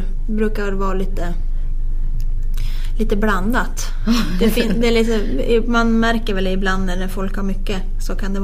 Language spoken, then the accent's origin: Swedish; Sveg, Jämtland County, Sweden; när man själv växte upp hemma i Sveg så var det liksom, det var ju Sveg som var vad som hände i Norge eller Frankrike.